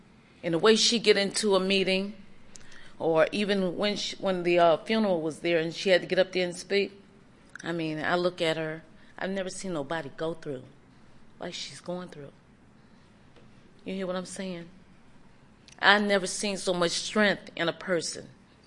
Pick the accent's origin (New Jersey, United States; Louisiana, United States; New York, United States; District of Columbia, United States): District of Columbia, United States; Washington; I'm from Washington, D.C., and I am an addict.